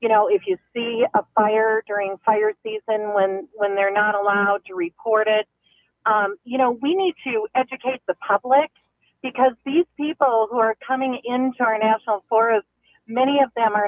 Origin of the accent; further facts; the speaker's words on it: Flagstaff, Arizona, United States; I mean, I grew up in Flagstaff. I've grown up in Arizona